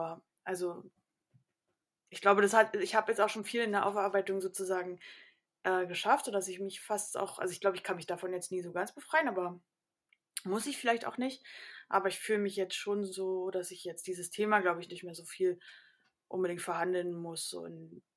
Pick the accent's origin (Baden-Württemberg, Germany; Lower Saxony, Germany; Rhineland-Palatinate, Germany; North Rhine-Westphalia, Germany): Baden-Württemberg, Germany; Karlsruhe; ich bin in Karlsruhe groß geworden, da gibt es gar keine Hochhäuser, also war ganz normal Altbau, was heißt ganz normal, also Altbau und so. Und jetzt wohne ich aber in einem Hochhaus aktuell.